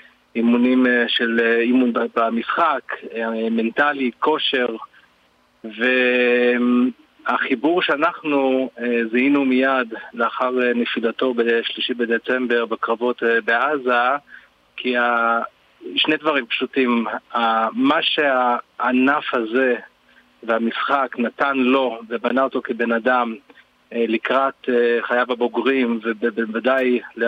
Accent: Jerusalem, Jerusalem District, Israel; אנחנו ירושלמים

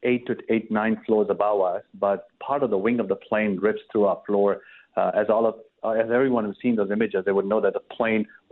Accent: India; now in United States; growing up in India

